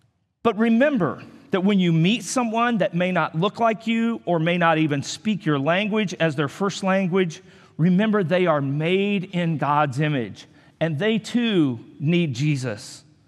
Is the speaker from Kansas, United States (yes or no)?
yes; Wichita, Kansas, United States; oh, you're from Wichita. I'm from Wichita.